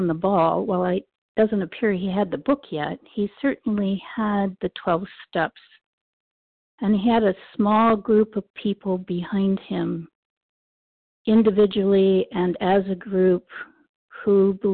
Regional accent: Washington, United States; I'm from Northern Washington State.

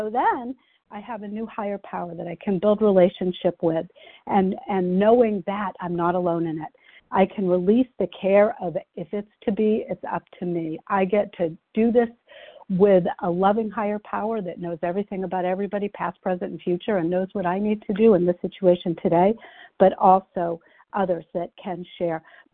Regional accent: Massachusetts, United States; I'm from Massachusetts.

